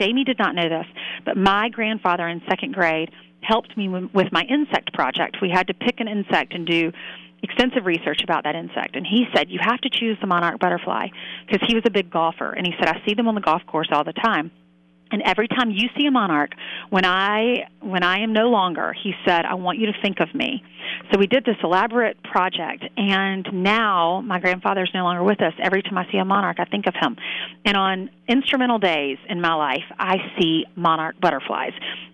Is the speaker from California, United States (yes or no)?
no; South Carolina, United States; now in New York City, United States; But I grew up down in South Carolina, like I said, and we climbed the magnolia trees.